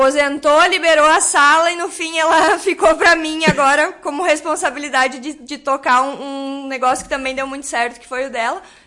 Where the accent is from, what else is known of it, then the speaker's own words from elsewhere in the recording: Arroio do Tigre, Rio Grande do Sul, Brazil; eu sou natural de Arroio do Tigre, cidade mais no centro do estado.